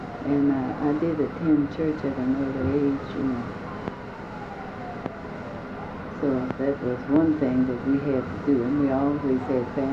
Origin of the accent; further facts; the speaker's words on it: Lexington, Mississippi, United States; born there; I was born in Mississippi, at a place they call Lexington, about 65 miles to south of Jackson, Mississippi.